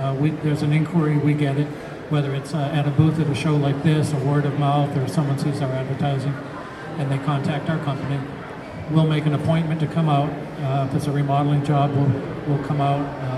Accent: New England, United States; And I'm from New England, we're used to doing that.

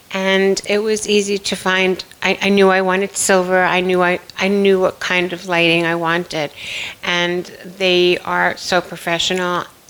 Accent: New York, United States; because I'm a New Yorker and I'm here now 2.5 years

